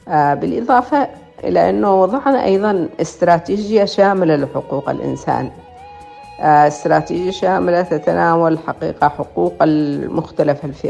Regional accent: Aden, Yemen; born there; أنا ولدت في عدن

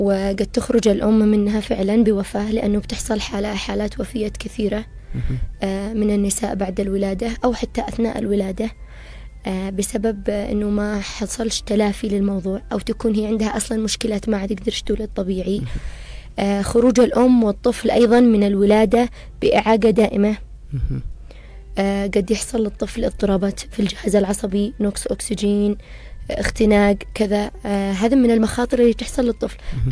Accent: Yemen; نظرة عندنا كيمنيين

